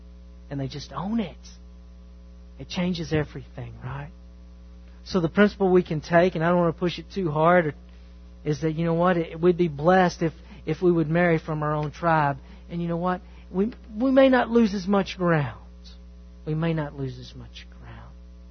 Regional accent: Mount Vernon, United States; because I'm originally from Mount Vernon, right?

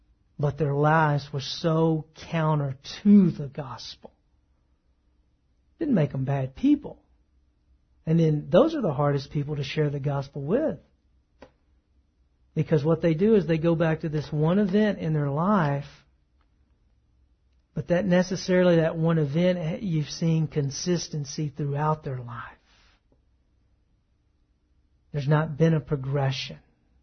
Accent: the South, United States; the culture that I grew up here and in the South

